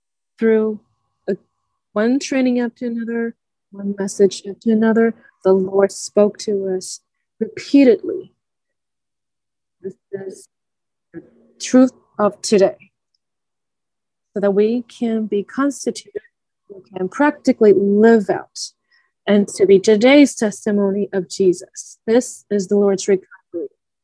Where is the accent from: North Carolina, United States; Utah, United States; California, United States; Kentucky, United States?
California, United States; Berkeley; I am from Berkeley, California.